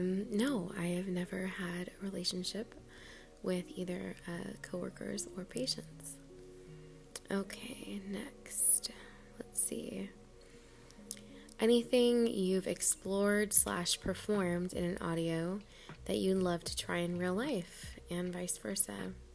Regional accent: Texas, United States; Well, I'm from Texas, so I like going tubing down the river and stuff like that.

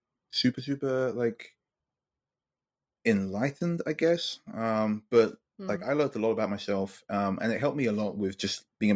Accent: London, United Kingdom; I'm from London. Heart of England.

